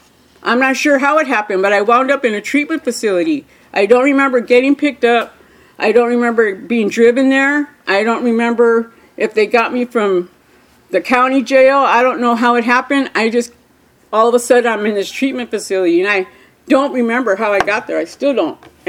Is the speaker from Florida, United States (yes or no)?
no; Montebello, California, United States; You know, I came from the East LA area. I was raised over here in East LA area, Montebello to be specific.